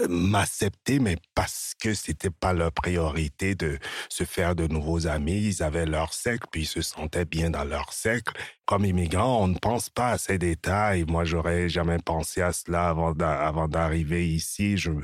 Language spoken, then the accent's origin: French; Benin; Je viens du Bénin, je viens d'Afrique, j'ai une fierté culturelle